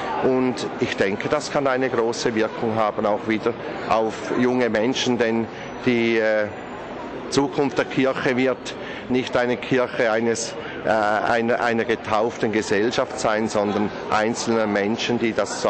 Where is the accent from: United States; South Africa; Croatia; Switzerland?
Switzerland; St. Gallen; Wir sagen halt immer als St. Galler